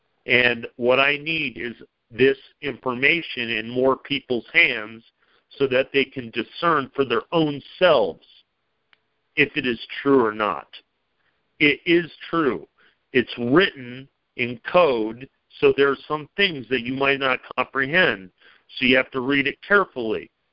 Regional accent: Colorado, United States; I'm from Colorado. I should say I stand upon the land freely in Colorado.

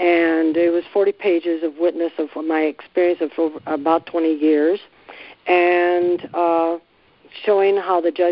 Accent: Indiana, United States; I'm from Indiana.

